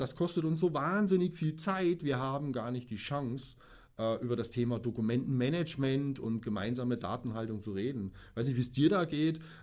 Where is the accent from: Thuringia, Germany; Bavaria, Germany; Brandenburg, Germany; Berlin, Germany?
Bavaria, Germany; ich komme aus Bayern, ich wohne in Niederbayern in der Stadt Deggendorf.